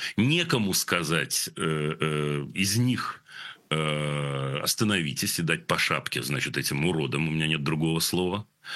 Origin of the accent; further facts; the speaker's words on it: Saint Petersburg, Russia; И действительно, ну, видите, я из Ленинграда же.